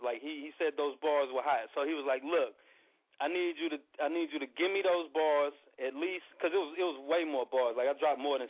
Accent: Texas, United States; also born or lived in Louisiana; Me, I was born in Louisiana, so I'm Cajun by blood, but I've been raised up out here in Texas, you know what I'm saying?

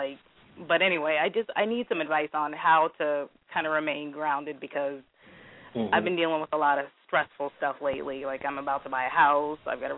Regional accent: Charleston, South Carolina, United States; I'm originally from Charleston, and my family is big into root work

